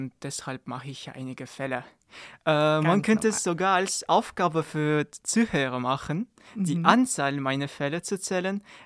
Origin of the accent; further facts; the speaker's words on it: Kazakhstan; now in Jena, Germany; Ich komme aus Kasachstan und ich studiere gerade BWL in Uni Jena seit etwa einem Jahr.